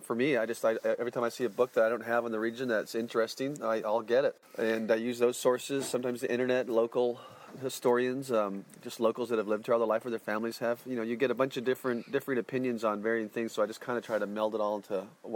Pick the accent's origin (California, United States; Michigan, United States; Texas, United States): Texas, United States; Dallas; I was always into the outdoors growing up in Dallas